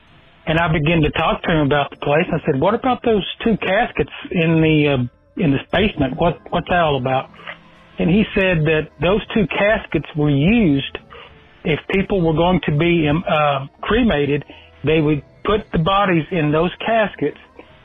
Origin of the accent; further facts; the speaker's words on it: Chattanooga, Tennessee, United States; I'm from Chattanooga, Tennessee.